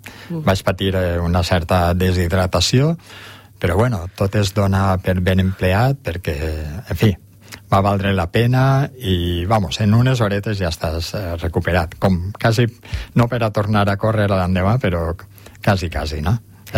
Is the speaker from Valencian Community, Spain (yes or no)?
yes; Oliva, Valencian Community, Spain; Sí, soc d'Oliva, sí, de tota la vida, i amb molt d'orgull, i sempre he volgut viure allí, no?